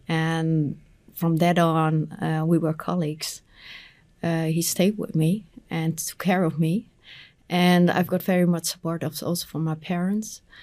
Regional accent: Netherlands; English is a second language; from the Netherlands

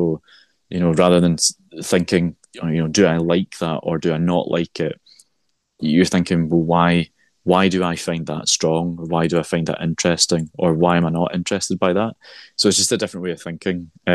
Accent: Glasgow, Scotland, United Kingdom; so I was born and bred in Glasgow, worked in Glasgow. And I moved to Ayr, which is on the southwest coast of Scotland.

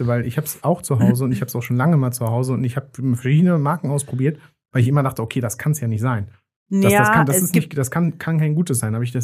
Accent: Italy; aber das muss ich auch sagen als Italiener.

